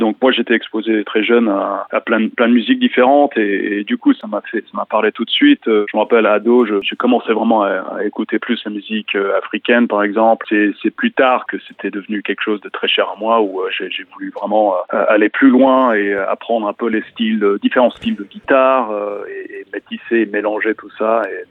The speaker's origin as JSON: {"language": "French", "region": "Connecticut", "country": "United States", "tie": "born or raised there", "also_born_or_lived": "Maryland", "said": "Je suis à moitié breton, à moitié américain. J'ai grandi aux États-Unis, dans le Connecticut, et puis ensuite dans le Maryland. Et mon père est finistérien."}